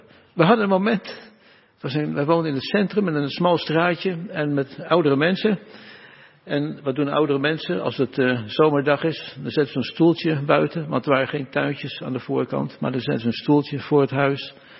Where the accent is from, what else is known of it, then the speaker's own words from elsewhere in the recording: Netherlands; moved away as an adult; wij kwamen als jonge mensen vanuit Nederland. Dan wordt vaak lelijk gezegd uit Holland. Nou, we zijn eigenlijk geen Hollanders, maar Nederlanders.